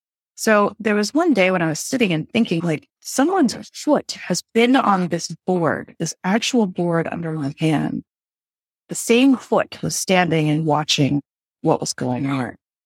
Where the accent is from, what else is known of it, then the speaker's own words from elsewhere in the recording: Houston, Texas, United States; I grew up in Houston, Texas